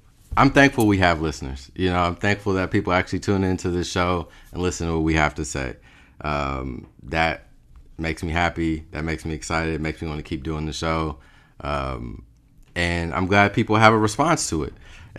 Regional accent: Los Angeles, California, United States; Like, I'm from Los Angeles. I went to film school. I made videos with artists.

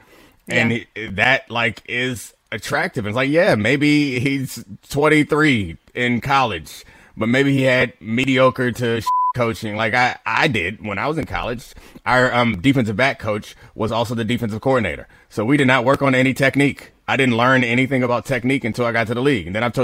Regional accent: Baltimore, Maryland, United States; I'm from Baltimore.

